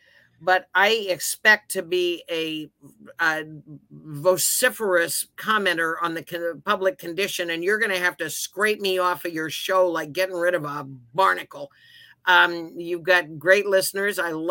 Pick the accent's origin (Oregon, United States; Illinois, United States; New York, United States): Oregon, United States; Redmond; because he's buried in the Redmond Cemetery where I grew up, we go out to decorate the grave of a woman that worked for my par